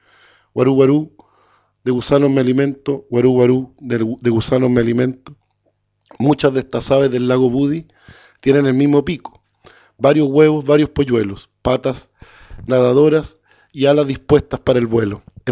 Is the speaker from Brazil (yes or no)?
no; Villarrica, Araucanía, Chile; moved away; also born or lived in Santiago / Temuco; yo nací en Santiago por error, porque yo soy de Villarrica, en realidad.